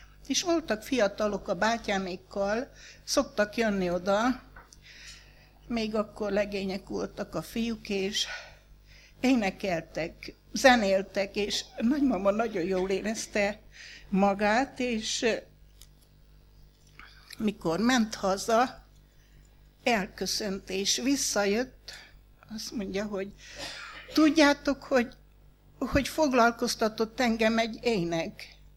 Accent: Sarmaság, Sălaj, Romania; mikor mi otthon, Sarmaságon laktunk, nem volt nagy fiatalság, ketten voltunk, a húgom is már oda nőtt

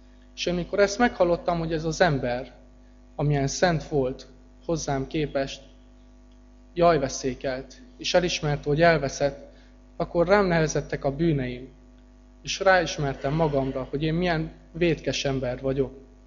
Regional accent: Lupeni, Hunedoara County, Romania; now in Satu Mare, Romania; Egy innen 400 kilométerre található városból, Lupénból jöttem

